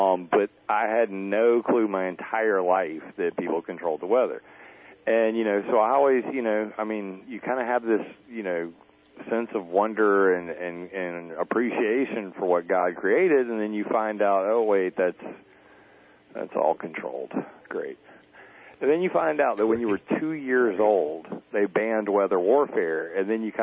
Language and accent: English; the South, United States; Sorry, I grew up in the South. Like, my hometown is 60% black people.